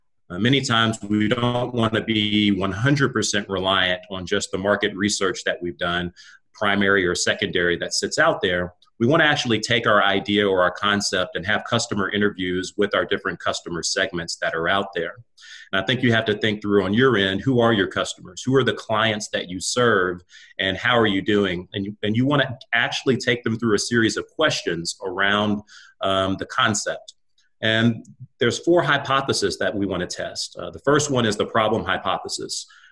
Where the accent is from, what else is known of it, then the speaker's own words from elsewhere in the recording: Memphis, Tennessee, United States; Moved back to Memphis, my hometown, about 12 years ago